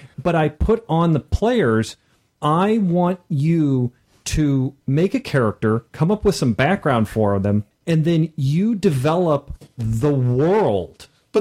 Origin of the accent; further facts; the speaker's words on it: Midwest, United States; And what I love about being a Midwesterner is that we're very polite here in general.